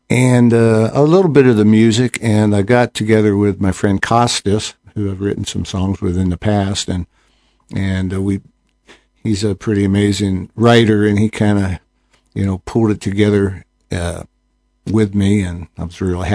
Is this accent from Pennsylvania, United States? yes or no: yes; Pennsylvania, United States; born there; Well, I was born in Pennsylvania.